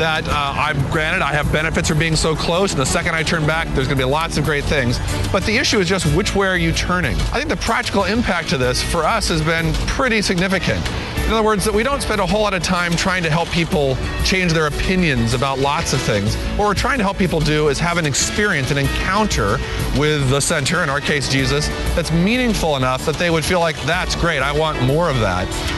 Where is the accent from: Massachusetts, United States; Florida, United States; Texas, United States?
Massachusetts, United States; Boston; I'm a Bostonian.